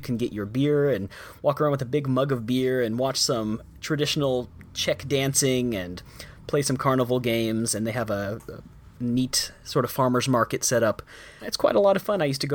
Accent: Dallas, Texas, United States; So I grew up in Dallas. I grew up in the Dallas area, but I've done a lot of traveling.

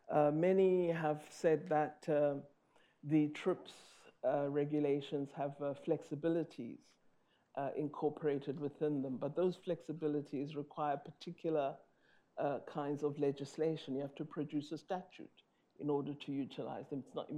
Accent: South Africa; Well, you know, as a South African, I'm very used to barriers.

